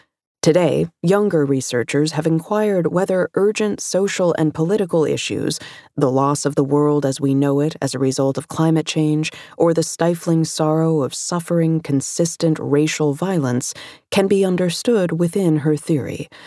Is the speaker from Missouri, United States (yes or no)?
no; Minneapolis, Minnesota, United States; since that fateful Memorial Day when George Floyd was killed here in my hometown of Minneapolis